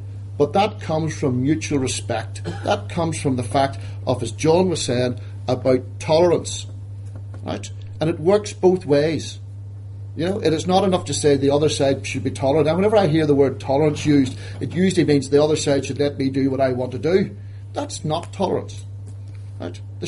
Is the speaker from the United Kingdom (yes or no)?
yes; Northern Ireland, United Kingdom; I am Northern Irish. I am Irish. I am British. I am myself.